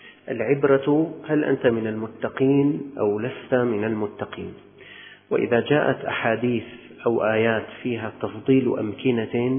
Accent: Syria; خلاص نحن من الشام

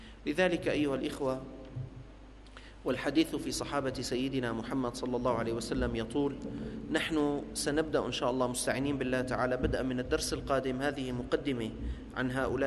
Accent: Syria; أنا ابن الشام لا أعرف بيت سوا، عمري 18 أو 19 أو 22 سنة كنت

